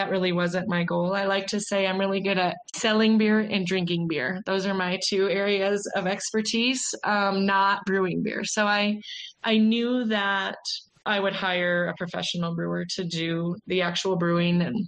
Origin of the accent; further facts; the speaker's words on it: Colorado, United States; So I am from Colorado, born and raised here, and ended up working at Coors primarily in logistics.